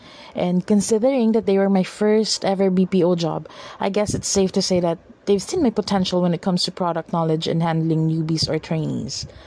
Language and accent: English; Valenzuela City, Metro Manila, Philippines; I'm from Valenzuela City, Philippines